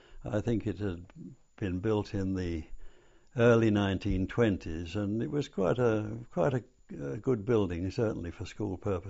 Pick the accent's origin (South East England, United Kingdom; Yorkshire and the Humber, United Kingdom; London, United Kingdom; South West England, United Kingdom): London, United Kingdom; Brockley; also born or lived in Charlton; My family very quickly moved from Charlton to Brockley, which is also in southeast London, and I grew up there.